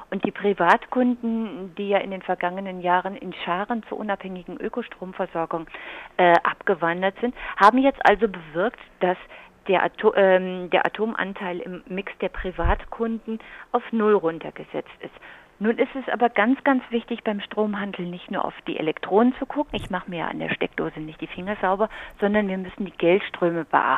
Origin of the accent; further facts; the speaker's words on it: Freiburg, Baden-Württemberg, Germany; als Freiburger Bürger sind wir keine Ketzer